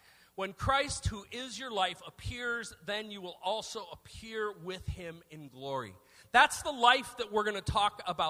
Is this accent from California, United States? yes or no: no; Detroit, Michigan, United States; So I grew up in Detroit, not too far from here, right?